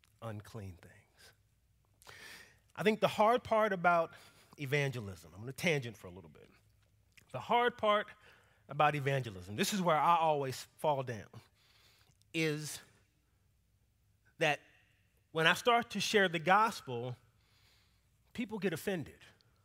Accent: the South, United States; I didn't grow up in perfect culture. I grew up in America. In the South, on the West End, not the good part of town.

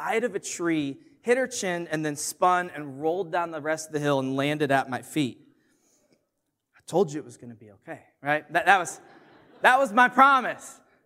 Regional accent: Illinois, United States; So, I grew up in Illinois, and in the winter, there's lots of snow, so we did lots of sledding.

